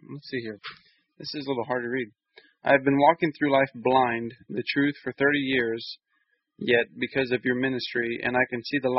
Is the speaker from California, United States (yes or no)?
no; Nebraska, United States; I grew up in Nebraska and know that the Nebraska man, and to think they, teachers, made us feel proud about having something so famous come from NB, Nebraska.